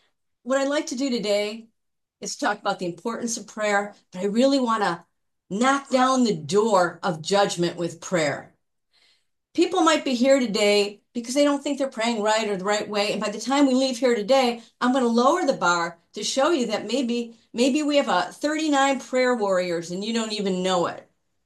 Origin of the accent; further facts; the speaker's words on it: Chicago, Illinois, United States; I am a compulsive overeater, and I am from the Chicagoland area.